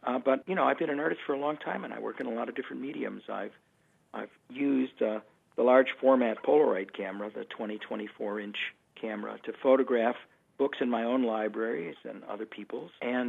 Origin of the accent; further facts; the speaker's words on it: Chicago, Illinois, United States; I was born and raised in Chicago in a in a family of readers.